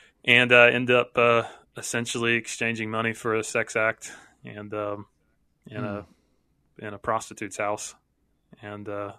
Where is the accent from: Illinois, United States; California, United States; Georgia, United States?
Georgia, United States; So, man, I'm from Georgia originally. Grew up in church.